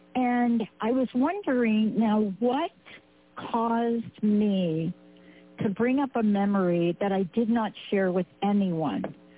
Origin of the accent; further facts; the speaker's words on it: New York, United States; because I'm a kid from New York